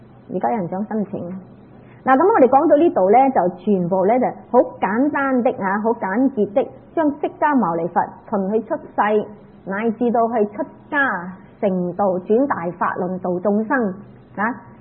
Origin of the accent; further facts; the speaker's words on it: China; 就唔係好似我哋中國一層一層一層七層噶嘛，我哋中國人。